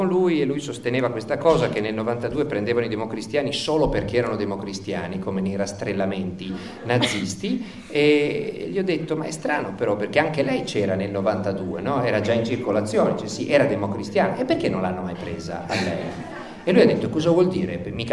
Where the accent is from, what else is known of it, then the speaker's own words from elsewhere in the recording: Turin, Piedmont, Italy; io sono di Torino